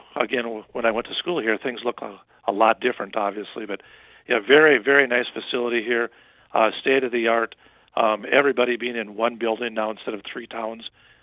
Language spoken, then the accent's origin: English; Fingal, North Dakota, United States; I'm originally from Fingal, so I grew up in Fingal, and I did attend Maple Valley School, graduating back in 1984, and then I went and did my undergrad work at Valley City State.